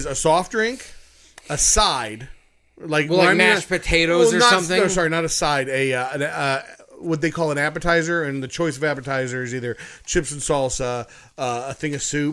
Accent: Akron, Ohio, United States

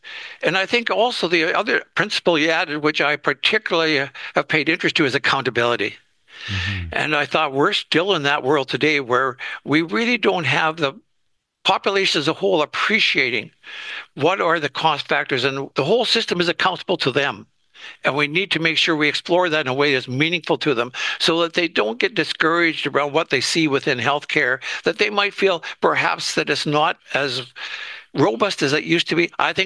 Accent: Canada; as a Canadian

